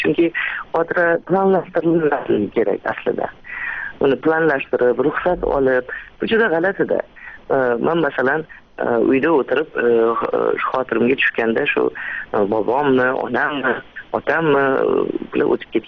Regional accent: Tashkent, Uzbekistan; Mana shu zilzila bo'lganda endi shaharda tug'ilib o'sganman. Men 11 yoshga qarab ketayotgandim.

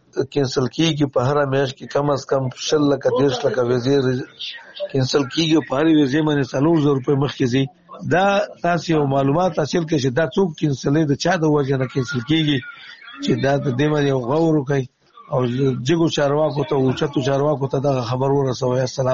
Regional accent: Nangarhar, Afghanistan; زه یو افغان یم د ننګرهار ولایت څخه

